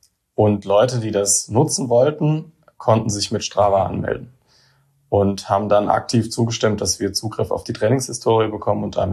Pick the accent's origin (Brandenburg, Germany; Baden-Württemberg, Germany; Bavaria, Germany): Baden-Württemberg, Germany; Heidelberg